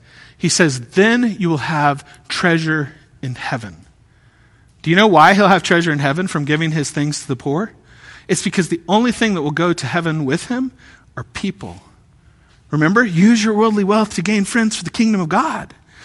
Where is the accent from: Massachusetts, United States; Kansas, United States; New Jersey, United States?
Kansas, United States; I grew up in Kansas, way out in western Kansas. Like I was an hour from Colorado and an hour from Oklahoma